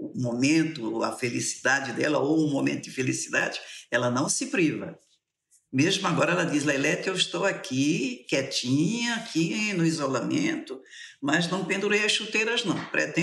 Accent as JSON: {"language": "Portuguese", "region": "Pernambuco", "country": "Brazil", "accent": "Pernambuco", "said": "Aí eu voltei às minhas origens, aí fiquei... Foi uma delícia retornar às minhas origens, poder falar como... Meu jeito de falar, com o meu jeito, com o jeito da minha terra, do meu povo."}